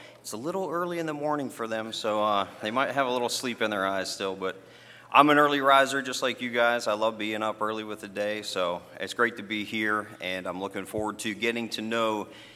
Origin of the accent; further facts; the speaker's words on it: New Waterford, Nova Scotia, Canada; I grew up in New Waterford, so you guys know how close that is to you, and most of you are familiar with Lake Mount, and that's where I was born and raised.